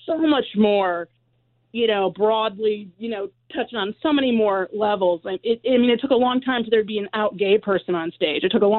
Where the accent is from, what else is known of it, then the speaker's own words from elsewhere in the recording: Detroit, Michigan, United States; growing up in Detroit, I watched SCTV